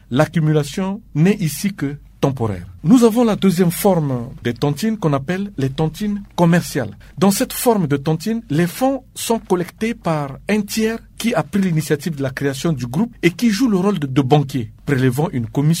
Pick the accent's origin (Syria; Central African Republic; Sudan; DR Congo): Central African Republic; C'est cette forme de tantine qui est le plus pratiquée chez nous en Centrafrique.